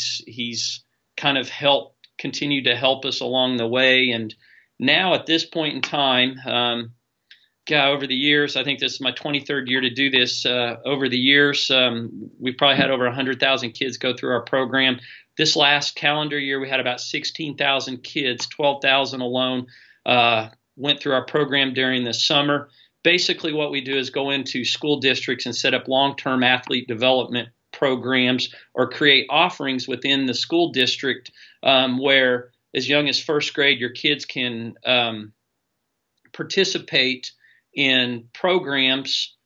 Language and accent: English; Edmond, Oklahoma, United States; I grew up in Edmond, Oklahoma, just north of Oklahoma City.